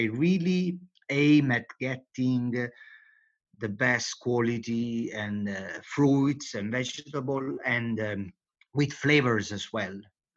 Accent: Campania, Italy; I was raised in Campania, which since Roman time, Romans used to call Campania Felix, happy Campania

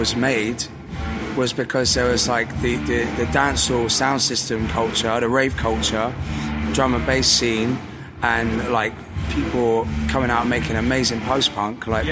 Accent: Newport, Wales, United Kingdom; also born or lived in Devon; now in Bristol, United Kingdom; All over Newport. I was born in South Wales, in Newport.

